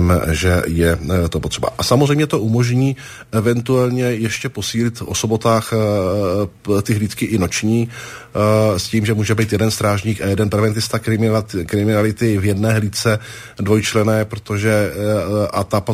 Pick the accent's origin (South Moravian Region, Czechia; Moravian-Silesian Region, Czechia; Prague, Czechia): Prague, Czechia; born there; já jsem se narodil v Praze mimochodem, sice tatínka mám cizince, to je pravda, ale narodil jsem se v Praze, jeden čas jsem žil i v cizině, ale cítím se být Čechem